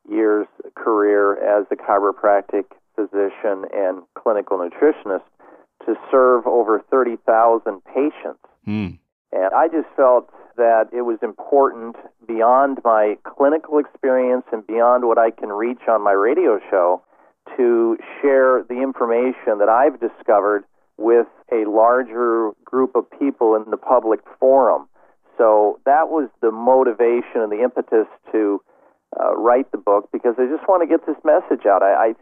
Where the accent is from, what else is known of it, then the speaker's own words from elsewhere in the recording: Midwest, United States; also born or lived in Colorado / Phoenix, Arizona; I grew up in the Midwest, where it's cold or hot, moved to Colorado. Weather was beautiful there until the snow came. And then I decided enough of that snow and moved to Phoenix, Arizona.